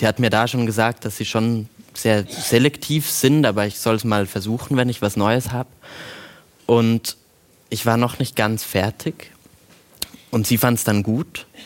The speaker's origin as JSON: {"language": "German", "country": "Switzerland", "said": "Ich bin ja Schweizer"}